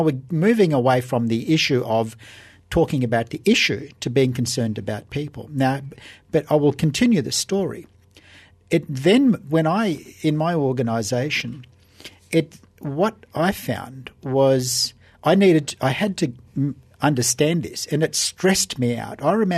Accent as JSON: {"language": "English", "town": "Perth", "region": "Western Australia", "country": "Australia", "moved": "as an adult", "said": "And so I moved from Australia, Perth, Western Australia, and all of a sudden became a leader"}